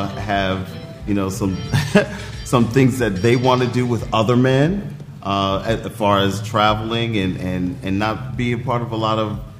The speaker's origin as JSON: {"language": "English", "region": "New York", "country": "United States", "said": "I am originally from New York. I now reside in the DMV area"}